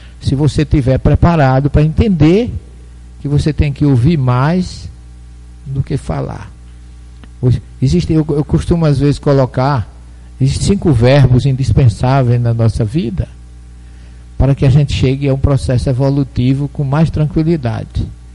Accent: Alagoa Grande, Paraíba, Brazil; Eu não nasci em Alagoa Grande por acaso, né? Eu tinha que nascer ali, dentro do mato, sem água, sem luz, sem telefone, sem comunicação nenhuma.

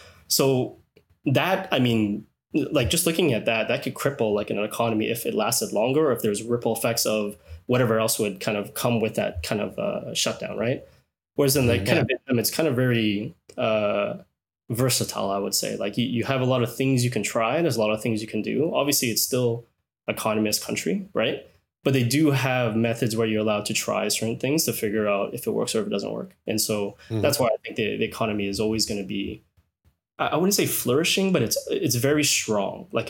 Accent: Canada; because I'm from Canada.

